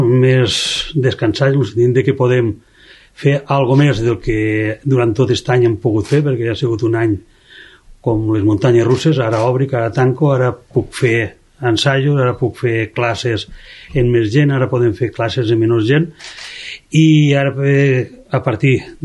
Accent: Roquetes, Catalonia, Spain; els que som de Roquetes

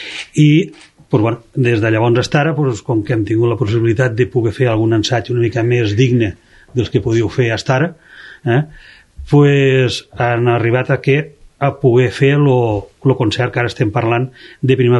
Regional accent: Roquetes, Catalonia, Spain; els que som de Roquetes

